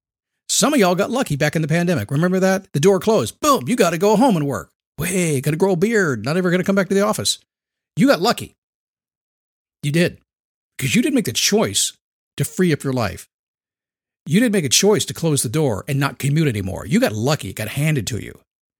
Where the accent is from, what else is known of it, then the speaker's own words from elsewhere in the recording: Manassas, Virginia, United States; Listen, half the classmates I went to up in Virginia, I grew up in Manassas, Virginia.